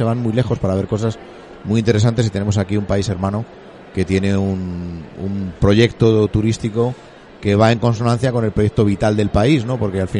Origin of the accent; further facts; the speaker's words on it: Madrid, Community of Madrid, Spain; en mi caso yo soy de Madrid, ¿no?